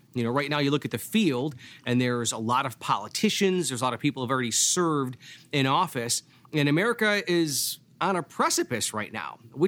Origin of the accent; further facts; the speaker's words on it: Buffalo, New York, United States; So as a kid from Buffalo, New York, who grew up in an alley at William and Fillmore